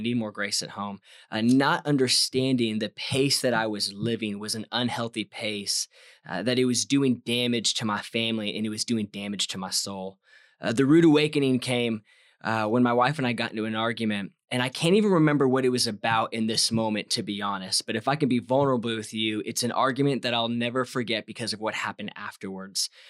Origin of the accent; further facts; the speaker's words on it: California, United States; now in Texas, United States; My Twitter bio says I'm a Californian that has moved to Texas.